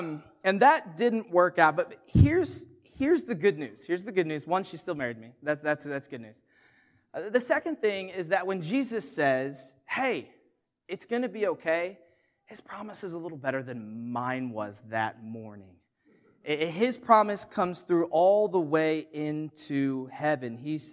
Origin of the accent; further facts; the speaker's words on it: Illinois, United States; So, I grew up in Illinois, and in the winter, there's lots of snow, so we did lots of sledding.